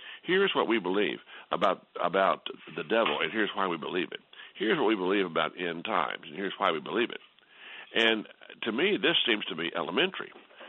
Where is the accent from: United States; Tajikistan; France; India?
United States; born there; I had, through the providence of God, the privilege of being born in this great country.